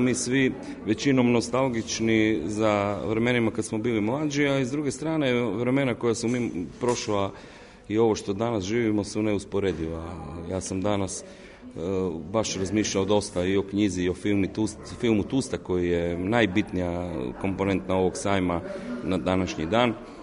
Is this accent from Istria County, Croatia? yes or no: yes; Pula, Istria County, Croatia; Ja u svom životu, cijelom rođen sam u Puli